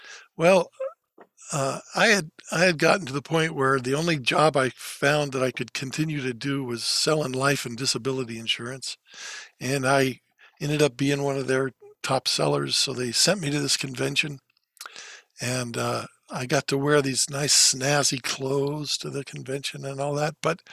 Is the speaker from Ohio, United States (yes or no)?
no; Thousand Oaks, California, United States; And I came back out to my hometown, which was in Thousand Oaks, California, and got back into my family business.